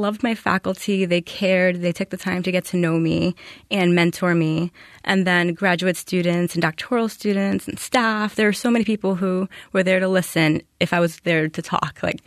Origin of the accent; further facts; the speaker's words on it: Bronx, New York, United States; I'm coming from the Bronx, New York, where people are friendly if they know you or if they're family, but not strangers on the street.